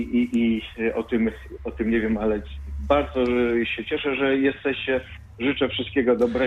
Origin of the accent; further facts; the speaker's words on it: eastern Poland, Poland; now in Poznań, Poland; ja pochodzę ze wschodu Polski, także tam Radia Lublin albo Jedynki słuchałem jako dziecko, ale od ponad 20 lat mieszkam w Poznaniu